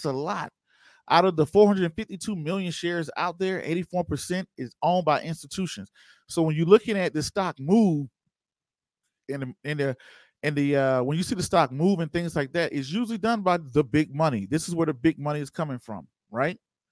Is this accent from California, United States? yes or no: yes; California, United States; I'm from the Bay.